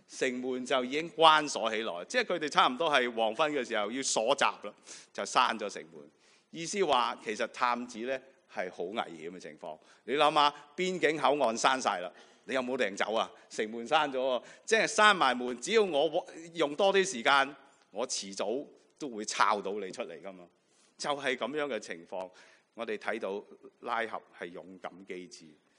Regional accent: Guangdong, China; 自然上高有很多我們廣東人的禾杆草

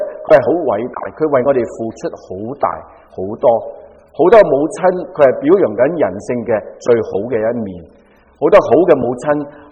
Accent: China

